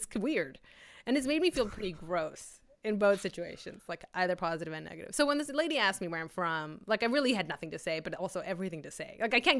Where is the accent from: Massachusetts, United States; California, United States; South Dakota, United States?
California, United States; I grew up in California and in the Bay Area and have friends from all over America.